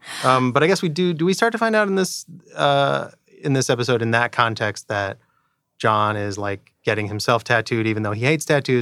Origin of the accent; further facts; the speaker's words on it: New York, United States; I'm from New York, you know.